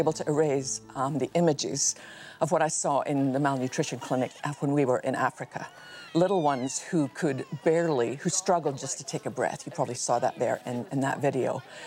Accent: Scotland, United Kingdom; born there; Okay, they were born there and I was born in Scotland

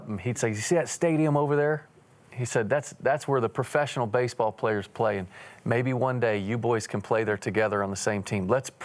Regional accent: Dallas, Texas, United States; we grew up right here in Dallas, Texas, and we would drive up I-20 every year to go vacation in Atlanta, Georgia with some of our family members, and we would pass that stadium.

